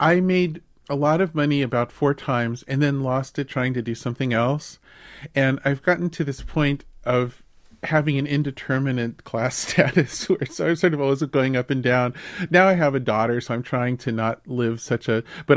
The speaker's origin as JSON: {"language": "English", "region": "the West", "country": "United States", "tie": "born or raised there", "said": "And I grew up in the West. I grew up in a town where people still wandered around with horses and rifles and shot each other now and then."}